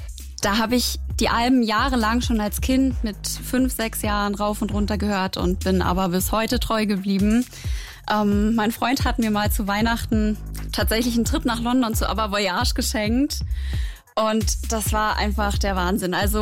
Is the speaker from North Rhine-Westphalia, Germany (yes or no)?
no; Lübben, Brandenburg, Germany; also born or lived in Cottbus; Genau, ich bin in Cottbus geboren, aber wir haben schon in Lübben gewohnt.